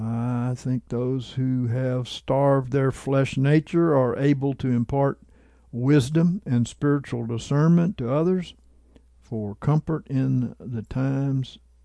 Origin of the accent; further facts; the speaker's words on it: Australia; In real life, I am Australian and live in Australia